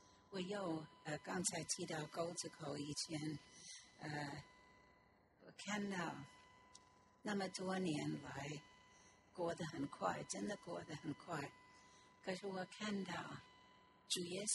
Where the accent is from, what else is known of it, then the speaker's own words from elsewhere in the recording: New York, United States; 我们去聚会在 Ridgewood， 我们的保姆会，我从七十出生在那里长大，那个时候大概还好，没有那么多的车子，